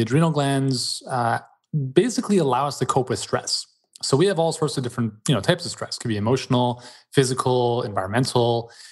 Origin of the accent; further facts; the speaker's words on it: Canada; I mean, I think Quebec's part of Canada. Maybe some others don't, but we're definitely Canadian.